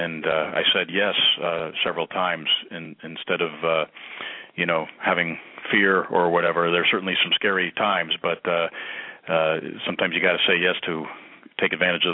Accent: Connecticut, United States; But I grew up here in Connecticut, and where I'm calling in from now

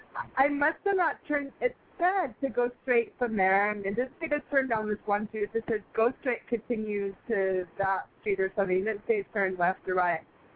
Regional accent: California, United States; I'm not from Washington. I'm from California, and I know my way around California, but not Washington and everything.

